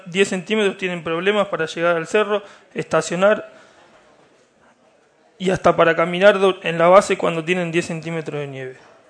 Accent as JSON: {"language": "Spanish", "town": "San Carlos de Bariloche", "region": "Río Negro", "country": "Argentina", "said": "soy de San Carlos de Bariloche, tengo 30 años"}